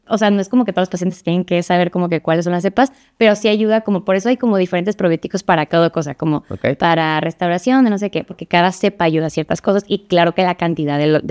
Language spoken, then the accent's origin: Spanish; Mexico; como cultura mexicana estamos súper acostumbrados a depender y a necesitar dulces, papitas.